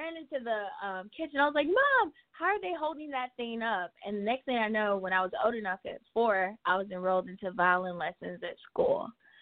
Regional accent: Milwaukee, Wisconsin, United States; now in Detroit, United States; I'm calling from Detroit, Michigan, but originally from Milwaukee, Wisconsin.

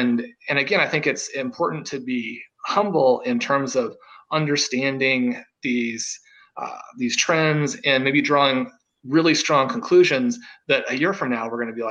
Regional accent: Kansas City, Missouri, United States; I mean, I grew up in Kansas City.

